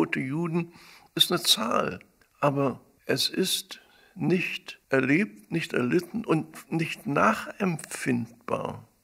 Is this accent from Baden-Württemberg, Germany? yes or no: no; Berlin, Germany; ich bin ja Berliner, meine Eltern waren Berliner, bin ja da aufgewachsen